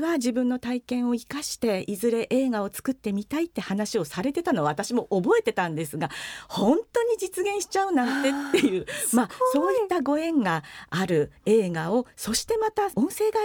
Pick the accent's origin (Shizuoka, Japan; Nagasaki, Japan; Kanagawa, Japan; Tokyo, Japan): Nagasaki, Japan; 私が長崎の出身なんですね